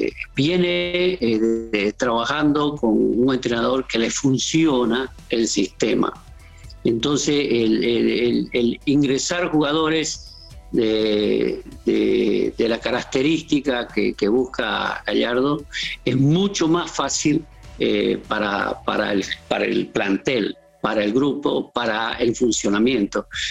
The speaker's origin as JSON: {"language": "Spanish", "country": "Bolivia", "said": "Obviamente, como boliviano, me gustaría que hayan sorpresas y que hayan milagros para participar en un Mundial e ir a ver a Bolivia."}